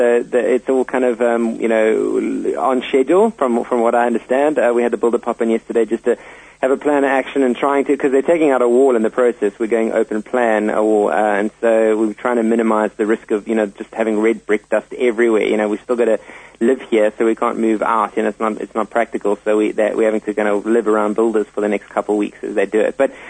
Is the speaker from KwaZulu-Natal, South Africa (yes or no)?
yes; Durban, KwaZulu-Natal, South Africa; I grew up in Durban